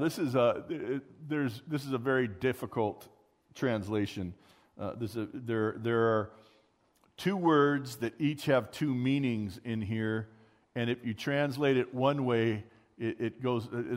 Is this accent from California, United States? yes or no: yes; Glendora, California, United States; when I grew up in Glendora